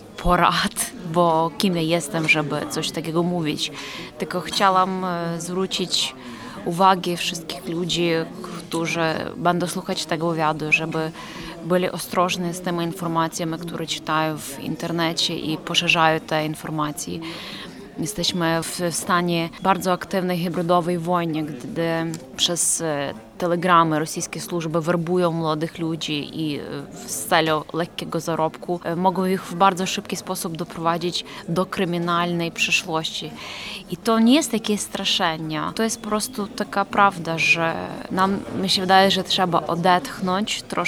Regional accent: Ukraine; Polish is a second language; I ja jako Ukrainka

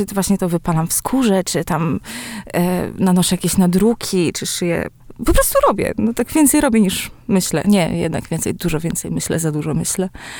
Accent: Olsztyn, Warmian-Masurian Voivodeship, Poland; No i właśnie wychowałam się w Olsztynie, pomiędzy jednym a drugim jeziorem.

